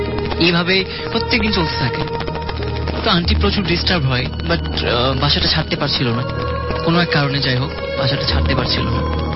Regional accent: Dhaka, Dhaka Division, Bangladesh; ধানমন্ডি থেকে এসেছি।

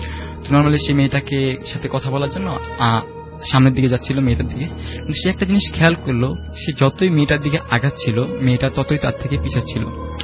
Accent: Kalamuchi, Chittagong Division, Bangladesh; আমার গ্রাম হচ্ছে আপনার নোয়াখালী কবিরহাট উপজেলার কালামুছি।

